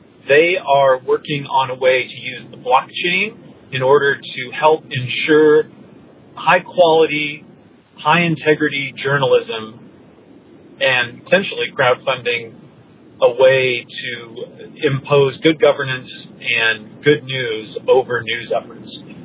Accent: Los Altos Hills, California, United States; I'm from Los Altos Hills.

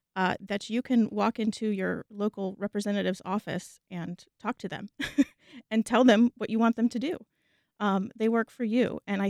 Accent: Jacksonville, Florida, United States; I am from Jacksonville, born and raised.

